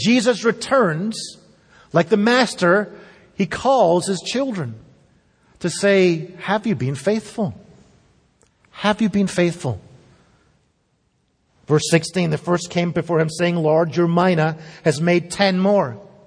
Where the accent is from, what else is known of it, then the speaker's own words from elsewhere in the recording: Scotland, United Kingdom; When I grew up in Scotland and the United Kingdom